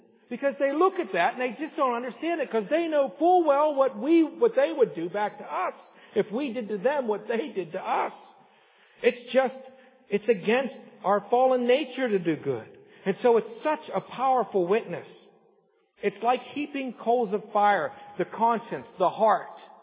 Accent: Salzburg, Austria; When I was growing up in Salzburg, we had this little store that we would go down

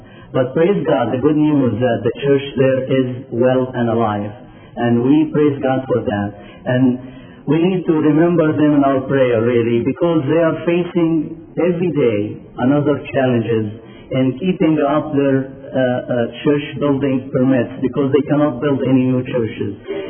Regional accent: Egypt; now in United States; I was born and raised in Egypt, actually. I came here to the United States in 1980, and I'm in the PCA Church over there in California, in Artesia, California, Cornerstone PCA Church.

